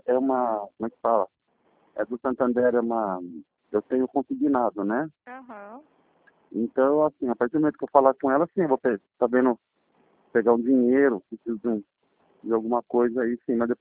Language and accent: Portuguese; Jaguariúna, São Paulo, Brazil; porque eu sou de Jaguariúna, sou funcionário público, né?